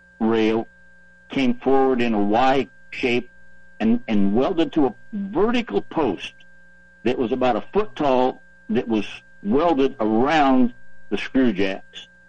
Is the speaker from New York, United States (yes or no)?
no; Michigan, United States; and that I was because I'm from Michigan. My family was there